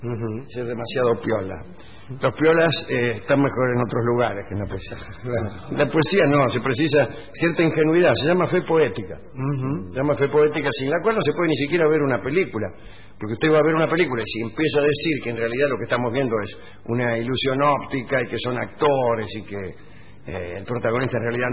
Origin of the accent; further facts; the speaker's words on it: Baigorrita, Buenos Aires Province, Argentina; born there; Yo nací en Baigorrita, calcule.